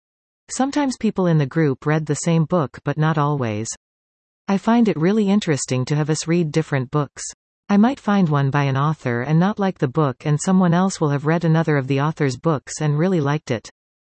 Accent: Montreal, Quebec, Canada; I grew up in Outremont in Montreal.

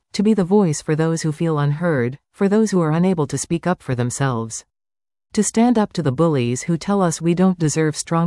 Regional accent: West Lincoln, Ontario, Canada; I am from West Lincoln, and I live in Smithville.

